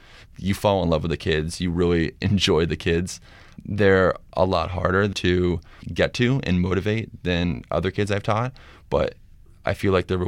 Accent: Seattle, Washington, United States; and I'm from Seattle, Washington. Where I grew up, we went to middle school, and then you went to the next high school.

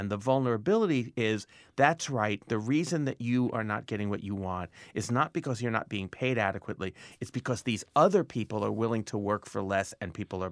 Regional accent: New York, United States; well, I'm a sociologist from New York.

